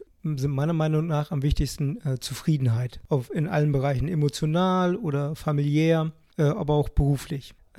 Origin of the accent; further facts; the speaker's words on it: Schüttorf, Lower Saxony, Germany; ich komme aus Schüttorf und sitze dort für die CDU im Stadtrat.